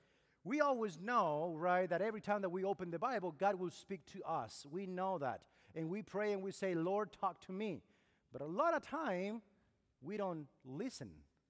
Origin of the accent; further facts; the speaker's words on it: Argentina; now in Costa Rica; I am originally from Argentina, but I live in Costa Rica. My wife is from Costa Rica.